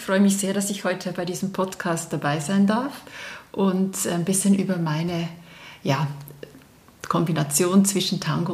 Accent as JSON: {"language": "German", "country": "Switzerland", "also_born_or_lived": "Munich, Germany", "said": "Ich bin Schweizerin, das hört man wahrscheinlich."}